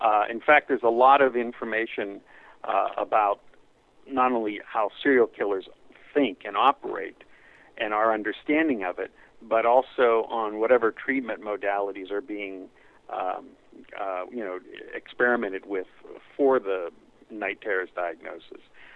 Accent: Pittsburgh, Pennsylvania, United States; now in Los Angeles, United States; I was born and raised in Pittsburgh. I went to the University of Pittsburgh, and funnily enough, you know, I'm an Italian-American who grew up in Pittsburgh with a beard and glasses

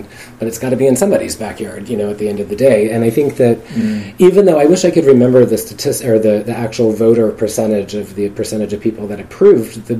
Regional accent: Maryland, United States; born there; also born or lived in Massachusetts; now in Portland, United States; Yeah, absolutely. I'm an East Coaster originally. I was born in Maryland, and I was actually living in Massachusetts right before I moved to Portland

